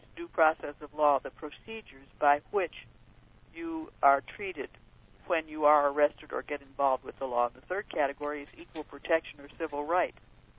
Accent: Michigan, United States; I'm originally from Michigan

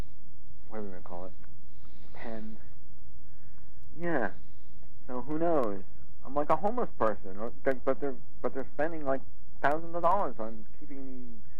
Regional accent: New York City, New York, United States; I'm a New Yorker, and all the stuff going on back in the East Coast.

